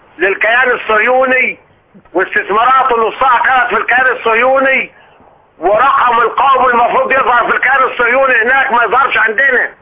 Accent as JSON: {"language": "Arabic", "country": "Egypt", "said": "انا كمواطن مصري بحب بلده"}